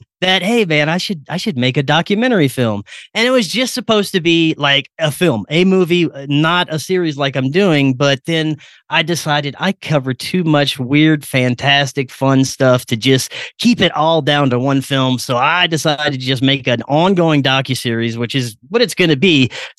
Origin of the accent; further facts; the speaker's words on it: Louisiana, United States; And even growing up in Louisiana, I had no idea to the extent, first of all, the hidden history that's there.